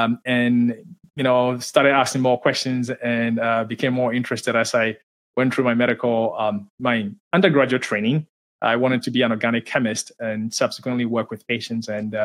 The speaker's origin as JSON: {"language": "English", "country": "Ghana", "tie": "born or raised there", "said": "So my background, I grew up in Ghana in West Africa."}